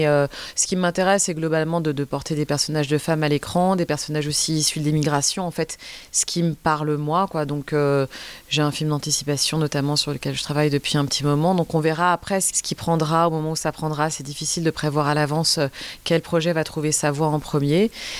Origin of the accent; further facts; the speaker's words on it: France; Moi en grandissant en France, en étant algérienne et en étant tout aussi française d'ailleurs